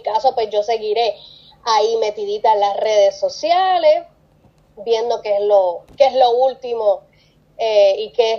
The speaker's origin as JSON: {"language": "Spanish", "town": "Caguas", "country": "Puerto Rico", "tie": "born or raised there", "also_born_or_lived": "San Juan", "said": "Tengo 35 años de edad. Nací en San Juan, pero soy criolla, o sea, de la ciudad de Caguas."}